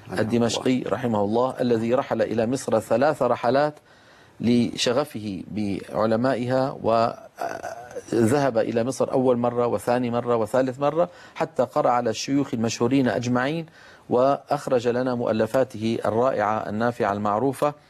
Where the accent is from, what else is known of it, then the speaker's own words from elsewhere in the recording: Damascus, Damascus Governorate, Syria; كنت أنزل إلى دمشق مدينتي